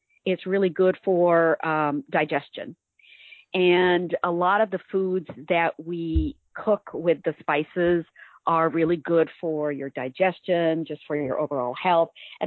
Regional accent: Ames, Iowa, United States; Yeah, and you know, growing up in Iowa, I think was really interesting for that, because, you know, back in 1967, when we first arrived in Ames, people hadn't seen, the people who lived there had not seen a lot of Indians like us, right?

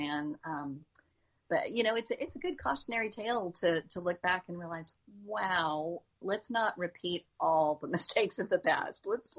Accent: Tennessee, United States; at least where I grew up in East Tennessee, a sense of connection with the Scotch-Irish.

